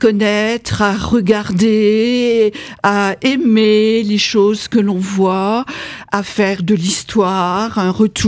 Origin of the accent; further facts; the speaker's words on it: France; born there; Alors, je suis née en France, je suis une Italo-Française, je suis une fille d'immigrés.